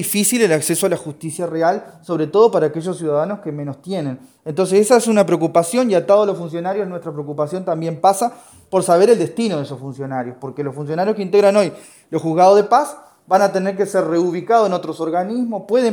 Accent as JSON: {"language": "Spanish", "region": "Colonia", "country": "Uruguay", "said": "en mi caso soy de Colonia, conozco Nueva Helvecia"}